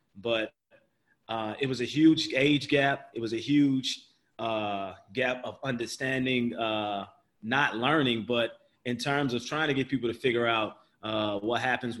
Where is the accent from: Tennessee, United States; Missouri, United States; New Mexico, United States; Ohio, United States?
Missouri, United States; St. Louis; Well, for me, I grew up in St. Louis my whole life.